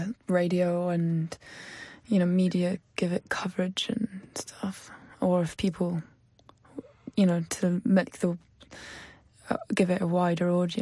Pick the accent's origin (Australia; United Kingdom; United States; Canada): United Kingdom; London; me personally growing up in London, when I wanted to be in a band, where do I start?